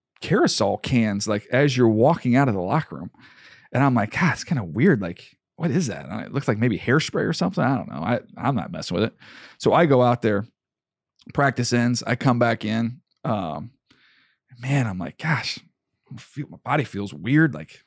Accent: San Diego, California, United States; I remember I grew up in San Diego, right? So this is all foreign to me.

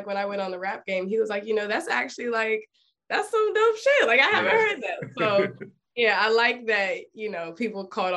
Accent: Richmond, Virginia, United States; I'm from Richmond, Virginia, born and raised here.

